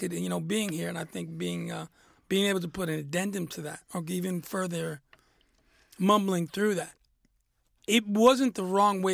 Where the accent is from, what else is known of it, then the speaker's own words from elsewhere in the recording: New York, United States; even growing up in New York